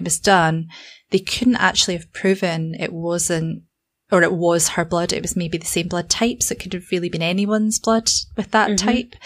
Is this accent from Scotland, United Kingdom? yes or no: yes; Scotland, United Kingdom; And I only fell down it because I'm Scottish.